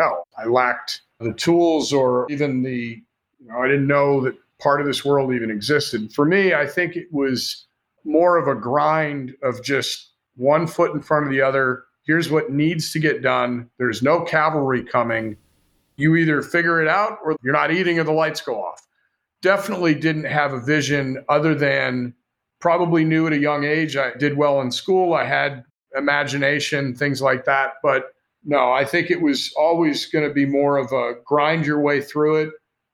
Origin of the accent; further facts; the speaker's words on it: New York, United States; Well, I grew up in upstate New York with a single mom.